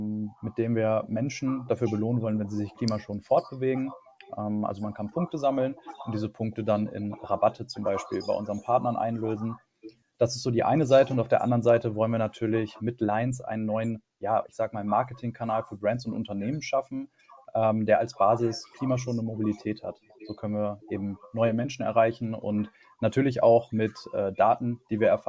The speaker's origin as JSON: {"language": "German", "town": "Detmold", "region": "North Rhine-Westphalia", "country": "Germany", "said": "Ich komme aus Detmold."}